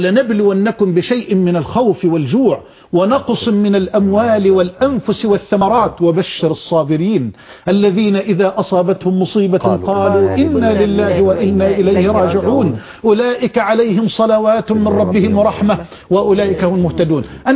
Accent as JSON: {"language": "Arabic", "town": "Mansoura", "region": "Dakahlia", "country": "Egypt", "said": "أخ من إخواننا القضاء في المنصورة وأنا من المنصورة"}